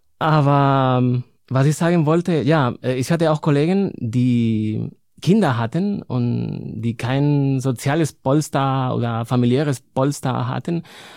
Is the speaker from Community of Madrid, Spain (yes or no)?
yes; Madrid, Community of Madrid, Spain; German is a second language; also born or lived in Cologne / Linz am Rhein; now in Germany; Ich meine, ich komme ja aus Madrid, aber...